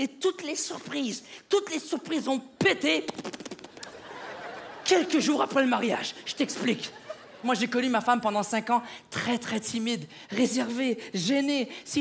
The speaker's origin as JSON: {"language": "French", "region": "Quebec", "country": "Canada", "said": "ma femme et moi, on est du Québec."}